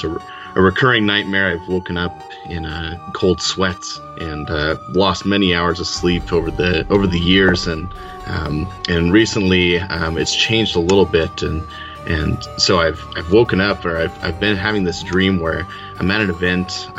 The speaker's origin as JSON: {"language": "English", "town": "Spokane", "region": "Washington", "country": "United States", "said": "I'm from Spokane, Washington"}